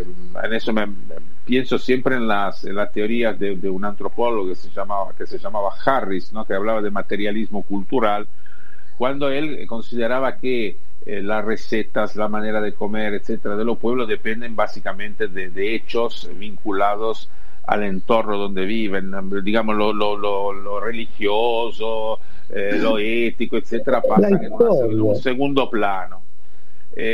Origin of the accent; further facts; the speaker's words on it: Italy; Spanish is a second language; moved away as an adult; tenía la primera parte de mi vida hecha, digamos, en Italia. Yo nací en Italia, crecí en Italia, trabajé en Italia, tenía mis amigos en Italia.